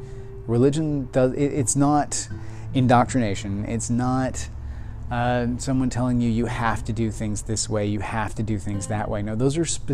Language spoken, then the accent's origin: English; Texas, United States; So that's because I'm Texan, and Texas is Texas.